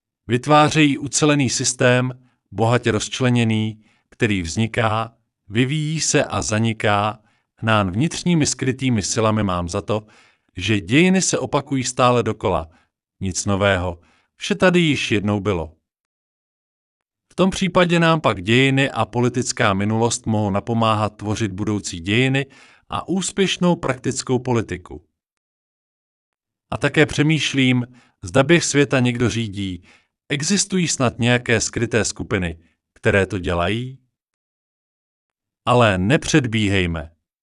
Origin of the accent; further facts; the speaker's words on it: Prague, Czechia; born there; Narodil jsem se v Karlíně, což byla ves v těsném sousedství Prahy, která byla teprve roce 1903 povýšena na město. K Praze byl Karlín připojen až v roce 1922.